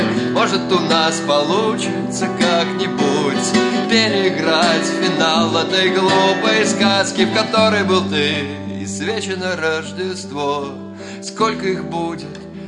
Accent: Serpukhov, Moscow Oblast, Russia; Я сам из Серпухова, мне очень понятны эти маленькие подмосковные города, как мне кажется.

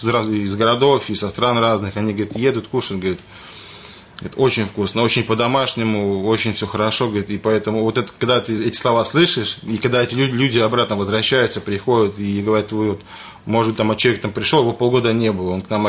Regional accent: Belarus; moved away; Сам я из Белоруссии. Наш шеф-повар – это моя мама. Она тоже из Белоруссии. Естественно, мы там родились, жили. В свое время сюда приехали.

